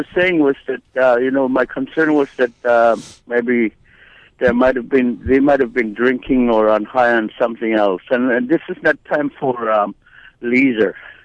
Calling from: Fish Camp, California, United States; I'm calling from Fish Camp.

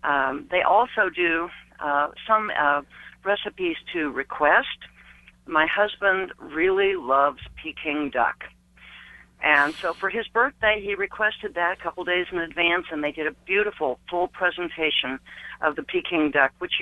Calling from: Lawrence, Kansas, United States; Well, I'm calling from Lawrence, and a restaurant that our family eats at on a regular basis is the Oriental Bistro on 23rd Street in Lawrence.

